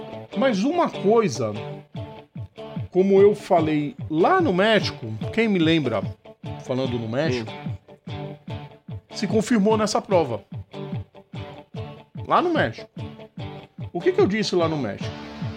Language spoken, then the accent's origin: Portuguese; Brazil; Eu sou português, não. Sou brasileiro, não alemão.